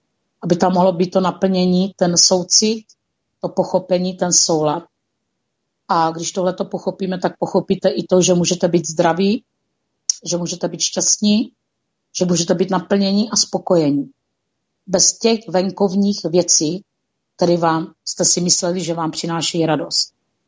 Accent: South Moravian Region, Czechia; pocházím kousek od Brna, od Pálavy, Jižní Morava.

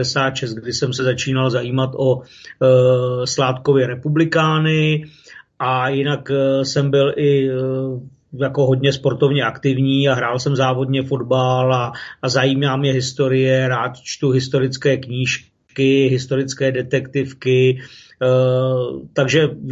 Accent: Prague, Czechia; No tak já jsem rodilý Pražák, nevím, jestli to je dneska něco pyšného nebo ne, nicméně narodil jsem se v Praze, jsem 69. ročník, takže už taky pár let něco pamatuji. No a vyrůstal jsem v Praze

